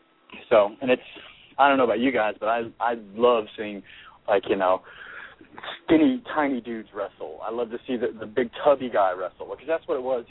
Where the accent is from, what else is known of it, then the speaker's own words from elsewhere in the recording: the South, United States; Well, you know, just going back to when I was a little kid, I grew up here in the South